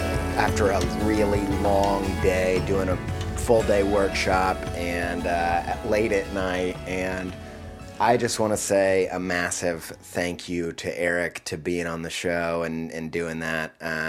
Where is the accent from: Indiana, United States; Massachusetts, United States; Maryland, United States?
Indiana, United States; That's right. Yeah. I'm from Indiana too.